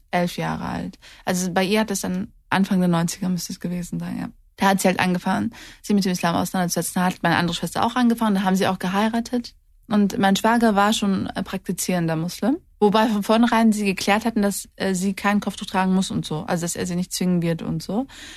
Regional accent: Wallenhorst, Lower Saxony, Germany; Ich bin ja in dem Dorf Wallenhorst aufgewachsen. Wir waren die einzigen türkischen Bewohner dort. Bis zu meinem 14. Lebensjahr kannte ich nur Deutsch. Ich kannte keine Türken. Ich wusste zwar, dass meine Eltern Türken sind

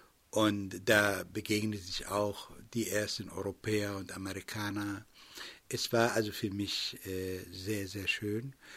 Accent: Palestine; Ja, in Palästina, wo ich aufgewachsen bin, ist Bildung das A und O der jungen Leute.

